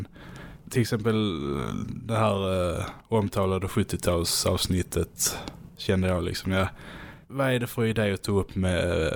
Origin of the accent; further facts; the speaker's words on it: Skåne, Sweden; accent: Scanian; Och vi är skåningar själv och har den här hemska dialekten.